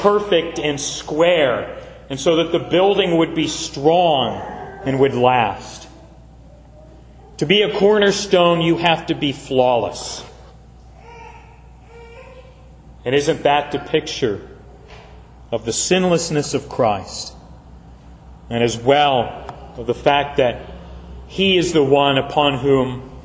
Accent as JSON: {"language": "English", "town": "Wilkinsburg", "region": "Pennsylvania", "country": "United States", "tie": "born or raised there", "said": "This often makes me think of when I was growing up in Wilkinsburg. There was a brick factory over the hill behind our house."}